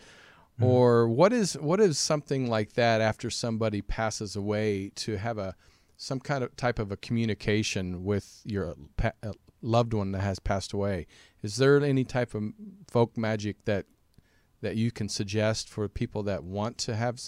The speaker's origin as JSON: {"language": "English", "region": "Kansas", "country": "United States", "tie": "born or raised there", "said": "but I know when I grew up in Kansas, Midwest, when someone passed away, everybody brought food. All the neighbors in town, I mean, it was a small town, about 300 people"}